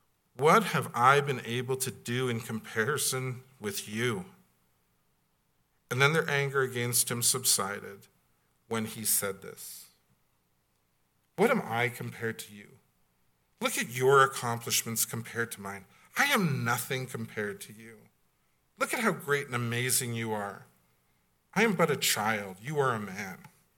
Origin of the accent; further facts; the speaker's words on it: Western Canada, Canada; Because I'm from the West, and we weren't big Trudeau fans. In fact, I lived in Salmon Arm, BC